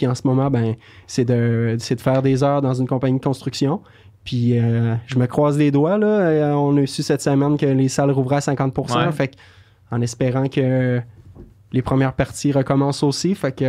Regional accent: Quebec, Canada; Mais tu sais, j'ai grandi en Beauce, puis en arrière de chez mes parents, c'est un grand terrain, ensuite une clôture, puis un champ dans des vallées avec des chevaux.

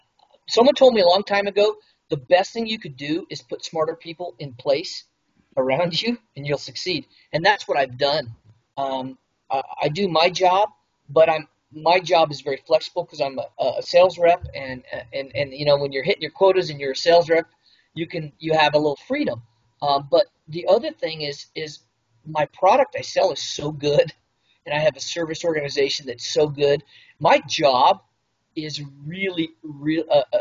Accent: New Mexico, United States; And I laugh about that because I came from New Mexico.

